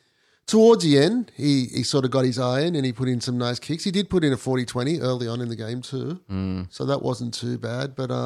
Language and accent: English; Australia; And he said, oh, where are you from? I said, I'm from Australia.